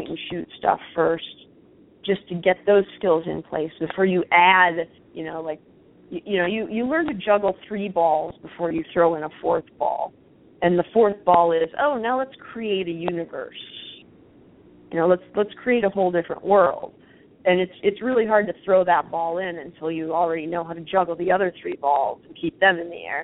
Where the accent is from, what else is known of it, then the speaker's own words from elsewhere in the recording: United States; No, I'm American. In America, we always have our skirts tucked into our pantyhose.